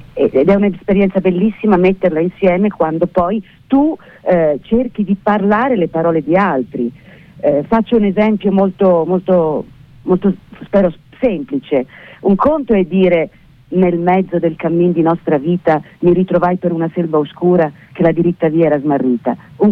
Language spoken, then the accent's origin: Italian; Florence, Tuscany, Italy; moved away; io sono nata e cresciuta a Firenze, non vivo a Firenze da 40 anni